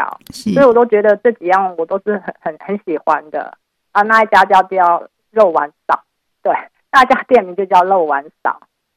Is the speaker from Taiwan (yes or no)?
yes; Taiwan; 所以我觉得老板他还有在慢慢的改良成我们台湾人比较不吃那么甜的一个饮食习惯啊